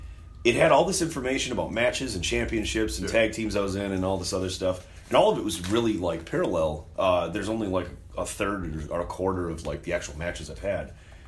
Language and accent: English; United States; Being an American, I feel like I need to just say Stainsbury.